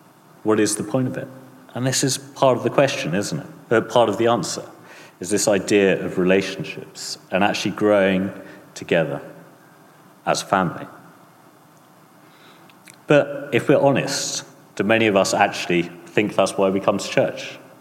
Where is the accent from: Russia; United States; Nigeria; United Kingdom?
United Kingdom; We're British, gets a bit touchy-feely.